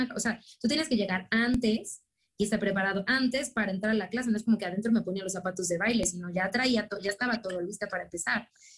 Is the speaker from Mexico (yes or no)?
yes; Mexico; para mí como mexicana, pues era un reto siempre